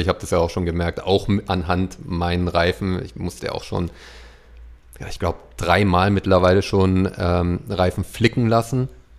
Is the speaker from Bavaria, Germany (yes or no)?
yes; Rothenburg ob der Tauber, Bavaria, Germany; Rothenburg ob der Tauber, schönste Stadt der Welt.